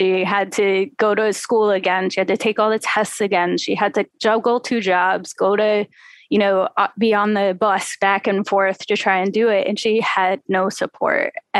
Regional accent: Los Angeles, California, United States; also born or lived in Oakland; like I said, I grew up in LA. you know, I know those hills. I know California really well. I was born in Oakland.

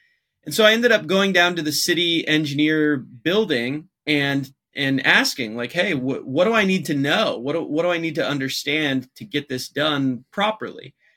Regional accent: Seattle, Washington, United States; moved away as an adult; I moved from Seattle, Washington, which is the northwest of the United States, all the way down to Florida for law school

